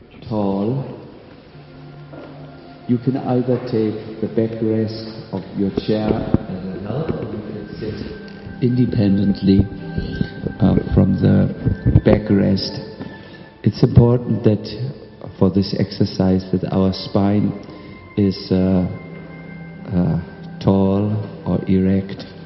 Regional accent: Germany; accent: German; English is a second language; I'm speaking English with a strong German accent, as you might have noticed.

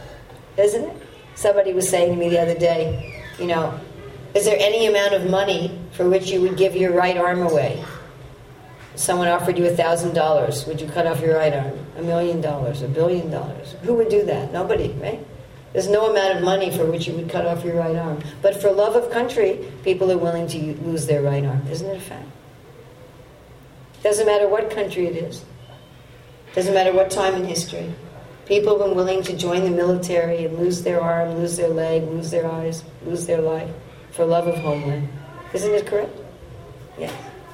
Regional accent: Manhattan, New York, United States; and I grew up in Manhattan in New York. And just being there, I felt like, yes, this is my place.

